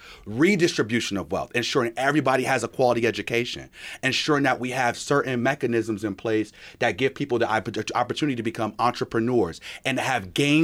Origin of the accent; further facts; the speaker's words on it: Rochester, New York, United States; I came obviously from inner city Rochester too. I went to 8 school, 29 school, Monroe and Marshall. I grew up on Conkey Avenue D and First Street. So ain't nobody gonna tell me about what it means to grow up black in Rochester, okay?